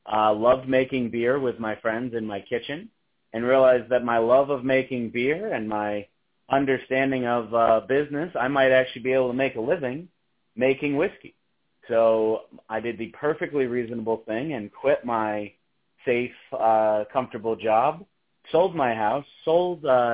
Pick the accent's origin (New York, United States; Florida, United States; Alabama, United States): New York, United States; Rochester; also born or lived in Washington, D.C.; Yeah, so I am actually originally from Rochester, New York. I was born and raised here, moved away for college and landed in Washington, D.C., where I was an accountant.